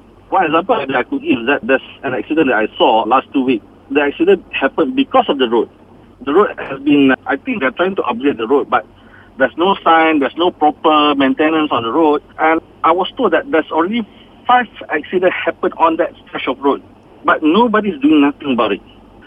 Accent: Kelantan, Malaysia; For me, I came from Kelantan. We have no problem, be it racial, be it religion.

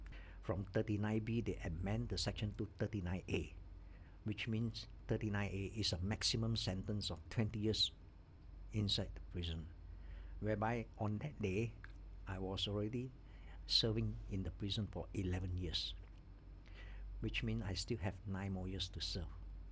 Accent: Penang, Malaysia; moved away as an adult; I was from Penang. Of course, I don't want to go back to Penang. I better go down to the city, to Kuala Lumpur, whereby nobody knows me. I have no friend, no relative. I took a bus, came down to KL.

